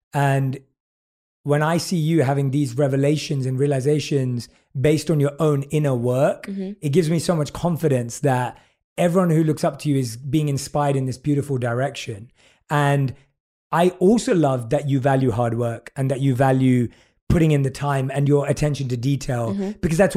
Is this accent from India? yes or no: no; United Kingdom; accent: British; I have none of those skills, so I will not try. Okay. I will simply read it in my British accent.